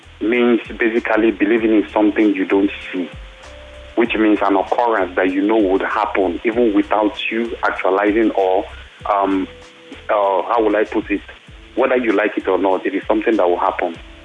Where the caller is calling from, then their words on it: Festac, Lagos, Nigeria; calling from Festac.